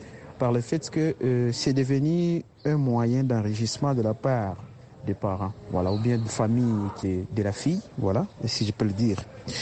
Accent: DR Congo; Donc, si chez nous en RDC, si vous n'avez pas, et surtout en ville

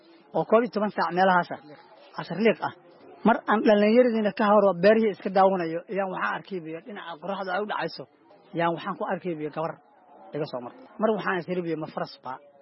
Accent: Cawlaq, Galguduud, Somalia; born there; taariikh nololeedkayga haddii aan kaaga warramo aniga waxaan ku dhashay gobolka Galgaduud gaar ahaan degmada Cawlaq

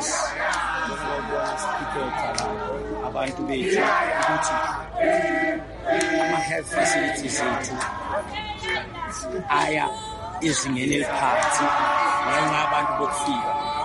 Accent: South Africa; I'm a South African, so I'm going to call a toilet.

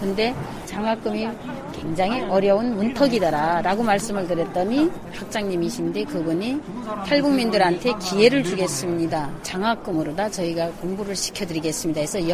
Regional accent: Aoji, North Hamgyong, North Korea; now in South Korea; 이런 식으로 정말 청정농원이 제가 살고 있는 아오지 제 고향이고요.

